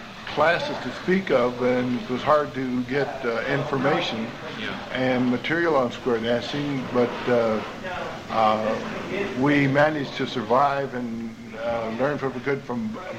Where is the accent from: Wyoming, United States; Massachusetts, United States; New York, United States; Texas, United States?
Wyoming, United States; moved away as an adult; I was born in Wyoming and spent most of my life in Wyoming until I joined the Army Air Corps, and then I spent some time overseas and then came back and actually spent most of my time in Wyoming until I moved to Arizona